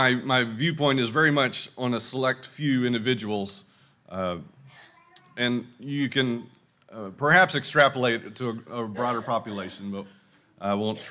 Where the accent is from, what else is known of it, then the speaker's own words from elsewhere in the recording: Texas, United States; accent: East Texas; I may go back and forth between East Texas and whatever my version of Spanish is.